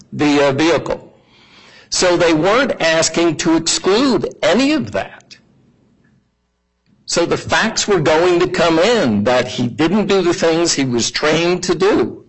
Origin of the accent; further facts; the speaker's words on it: Philadelphia, Pennsylvania, United States; Now, I'm from Philadelphia. I don't know a lot of big words.